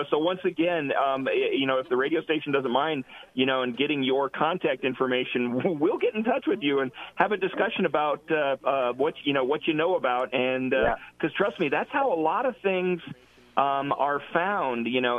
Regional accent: Downey, California, United States; Now, I grew up in Downey, where the Apollo Command Module and the Space Shuttle were built

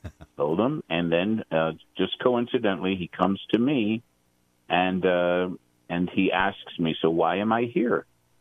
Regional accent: Brooklyn, New York, United States; moved away as an adult; now in El Paso, United States; So actually, I was a rabbi in New Jersey. I'm originally from Brooklyn, New York, for several years, and in 1986, I was invited to come and apply for the position here at Congregation B'nai Zion in El Paso.

